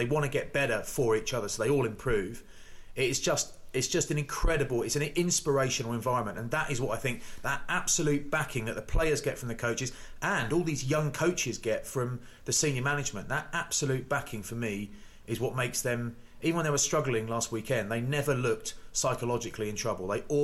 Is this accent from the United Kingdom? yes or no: yes; England, United Kingdom; Because I'm English, mate.